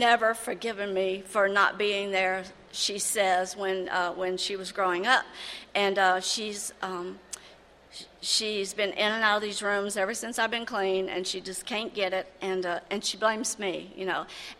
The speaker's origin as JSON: {"language": "English", "region": "Tennessee", "country": "United States", "said": "I'm from Tennessee. When I was growing up, this is what came to mind. I grew up in a very large family."}